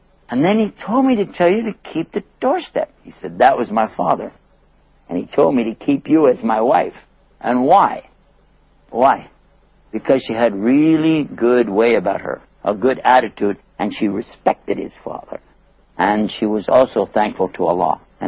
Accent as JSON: {"language": "English", "region": "Texas", "country": "United States", "said": "But I'm from Texas, and I had to modify this a little bit."}